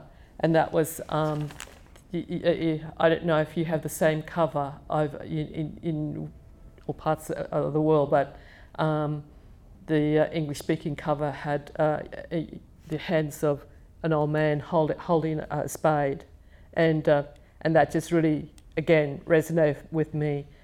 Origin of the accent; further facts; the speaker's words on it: Australia; I come from Northern Australia, and we have ways of pronouncing lots of things